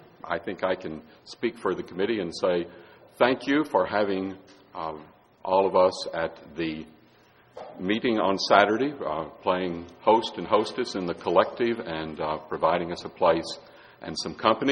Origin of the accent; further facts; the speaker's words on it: Texas, United States; I'm from Texas, and what you may or may not know is that in Texas, many folks carry guns